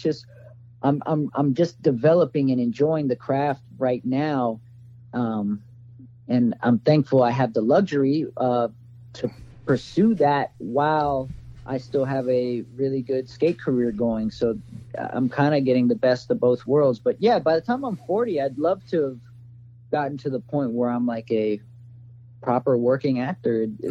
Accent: California, United States; where I grew up here in California, especially in the era that I grew up coming up in, it was very like, the California scene

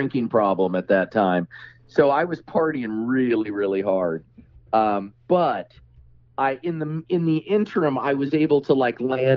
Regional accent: Kansas, United States; Well, I grew up in Kansas.

